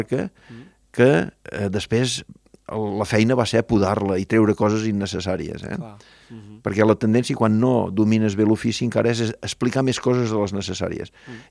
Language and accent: Catalan; Banyoles, Catalonia, Spain; com a banyolí que soc